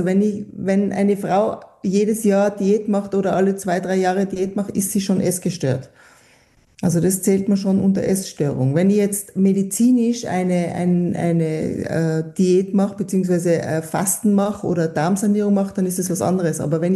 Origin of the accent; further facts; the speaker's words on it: Tyrol, Austria; Ich komme aus Tirol